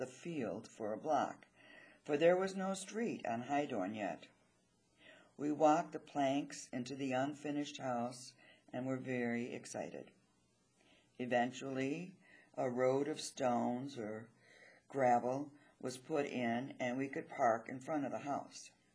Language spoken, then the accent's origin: English; Westchester, Illinois, United States; also born or lived in Chicago; Growing up in Westchester, my parents … I moved to Westchester from Chicago in the summer of 1942. I was 5 years old.